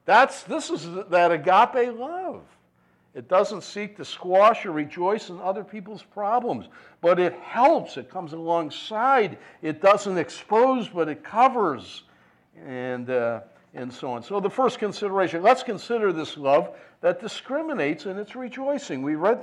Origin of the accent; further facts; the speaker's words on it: Buffalo, New York, United States; I'm from Buffalo. We haven't been able to say that much in about 15 years now.